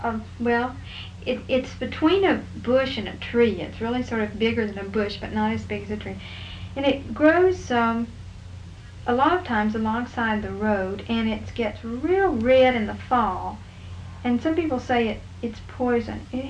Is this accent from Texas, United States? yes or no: no; Georgia, United States; I grew up in North Georgia. Apparently mountain laurel is very common there, and I was very familiar with it.